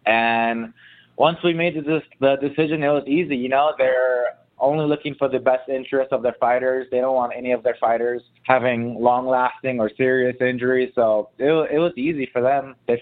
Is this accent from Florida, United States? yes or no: no; Wailua, Hawaii, United States; now in Las Vegas, United States; Yeah, I was born and raised in Wailua, Hawaii. Went to Kuku High School.